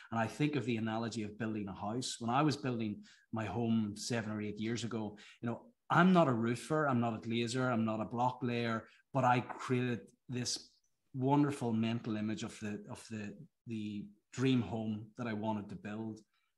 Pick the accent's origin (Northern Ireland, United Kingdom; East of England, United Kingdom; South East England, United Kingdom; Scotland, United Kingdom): Northern Ireland, United Kingdom; Whenever I grew up in Ireland, in Northern Ireland